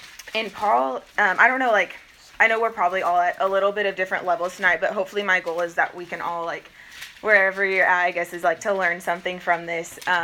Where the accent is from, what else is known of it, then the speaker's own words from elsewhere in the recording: Kansas City, Missouri, United States; I am from Kansas City, Old Paz.